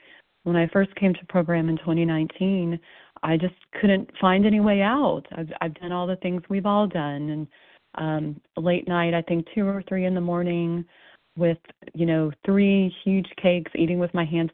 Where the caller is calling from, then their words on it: Texas, United States; I'm calling from Texas.